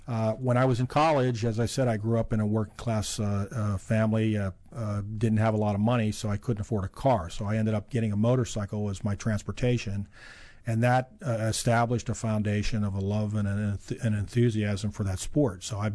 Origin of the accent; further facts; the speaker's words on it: Pittsburgh, Pennsylvania, United States; Well, I grew up in Pittsburgh in a working class family.